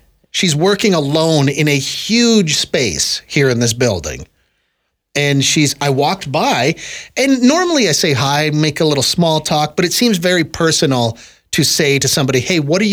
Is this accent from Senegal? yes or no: no; Manitoba, Canada; I am from Manitoba originally.